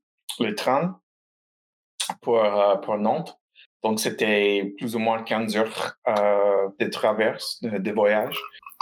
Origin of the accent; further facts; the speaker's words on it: Baltimore, Maryland, United States; French is a second language; moved away; Et aussi, j'ai grandi à Baltimore. J'ai passé la meilleure part de ma vie là.